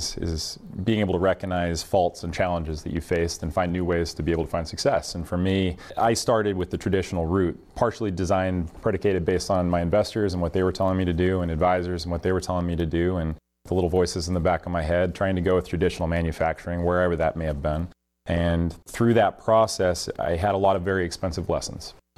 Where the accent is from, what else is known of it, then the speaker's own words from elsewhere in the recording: Wyoming, United States; moved away as an adult; it's derived from a state park in my home state of Wyoming, a place where hiking, climbing, backpacking, fly fishing is part of life, so to speak